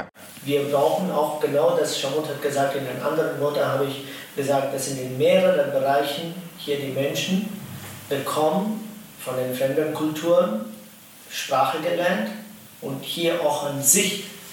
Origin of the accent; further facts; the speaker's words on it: India; German is a second language; now in Hannover, Germany; Ich bin Inder, aber ich bin auch Deutsche. Ja, ich liebe diesen Land und meine Heimat ist letzte 25 Jahre Hannover.